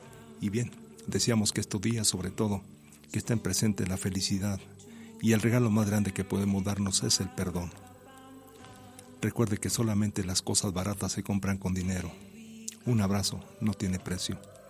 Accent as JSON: {"language": "Spanish", "town": "Meoqui", "region": "Chihuahua", "country": "Mexico", "said": "para toda la gente de mi pueblito Meoqui, Chihuahua"}